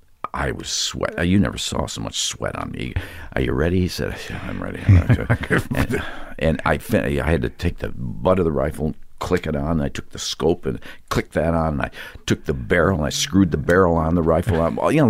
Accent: Cumberland, Rhode Island, United States; I said, Rhode Island. He went, I'm from Rhode Island. I said, where? I said, Cumberland. He goes, I'm from Cumberland. Where? I said, Thomas Layton Boulevard. He goes, that's where I grew up.

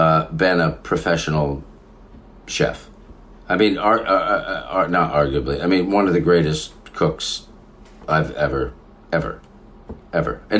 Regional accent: Katonah, New York, United States; Yeah, I grew up in Katona. It was a great place to grow up.

